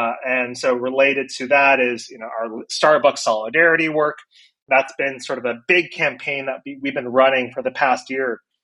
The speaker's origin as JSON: {"language": "English", "region": "Iowa", "country": "United States", "tie": "born or raised there", "said": "I myself flew back to my hometown in Iowa to connect with John Deere workers who are on strike"}